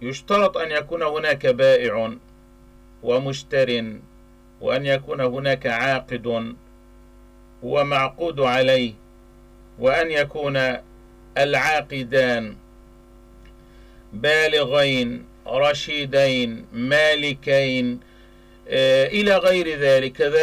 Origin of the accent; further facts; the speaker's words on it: Palestine; إنه الحالة الاقتصادية عندنا في فلسطين يعني مزرية